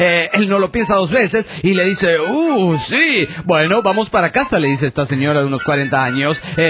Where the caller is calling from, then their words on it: Delta, Colorado, United States; del Delta, Colorado, Estados Unidos, del Gabacho.